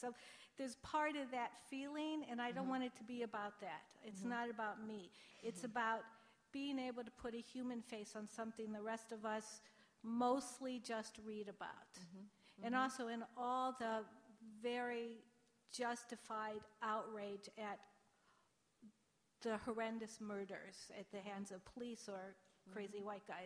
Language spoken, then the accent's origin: English; Montclair, New Jersey, United States; Okay. Hi, Marjorie. … from Montclair, New Jersey.